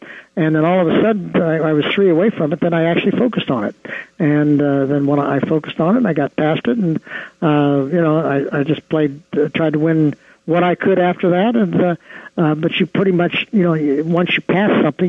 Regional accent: Ohio, United States; My wife and I grew up in the Midwest in Ohio.

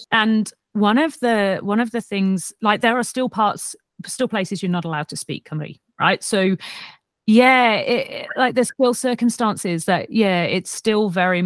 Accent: Wales, United Kingdom; my mum's English, my dad's Welsh. I grew up in, as I said, I was born and raised in Cymru. So I class myself as Welsh.

